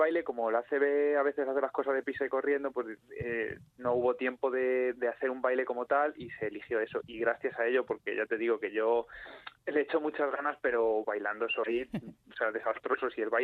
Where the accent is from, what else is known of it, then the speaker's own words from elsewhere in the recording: Madrid, Community of Madrid, Spain; soy de Canillejas, entonces en Canillejas es que casi es el deporte nacional correr.